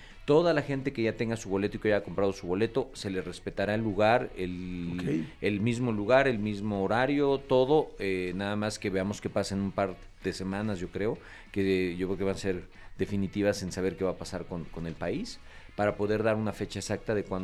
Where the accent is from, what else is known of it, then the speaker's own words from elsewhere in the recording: Mexico; nosotros como mexicanos creo que podemos estar en esa etapa